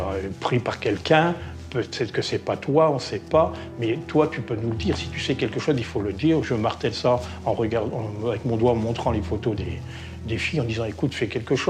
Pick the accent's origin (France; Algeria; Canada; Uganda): France; Boulogne-sur-Mer, Hauts-de-France; du patois de Boulogne-sur-Mer, que je connais puisque je suis natif de Boulogne-sur-Mer.